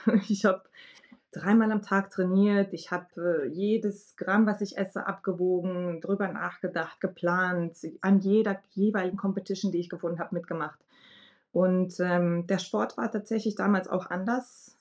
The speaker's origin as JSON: {"language": "German", "country": "Bosnia & Herzegovina", "tie": "born or raised there", "also_born_or_lived": "Germany", "lives_now": "Sarajevo, Bosnia and Herzegovina", "said": "Ich bin gebürtige Bosnierin, wohne auch in Bosnien, in Sarajevo mit meinem Mann, der Deutscher ist."}